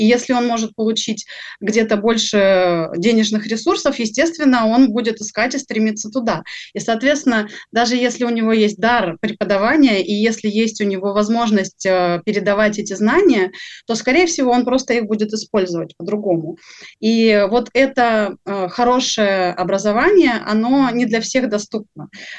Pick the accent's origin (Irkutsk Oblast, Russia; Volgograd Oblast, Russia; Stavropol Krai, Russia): Stavropol Krai, Russia; Я это помню, потому что я выросла в регионе. Я из Ставропольского края.